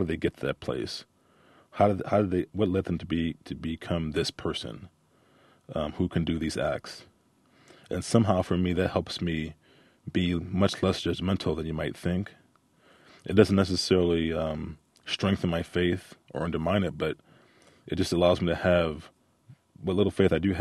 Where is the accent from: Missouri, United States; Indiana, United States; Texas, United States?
Missouri, United States; St. Louis; I'm from St. Louis, and I was in St. Louis before I came here to visit U of I.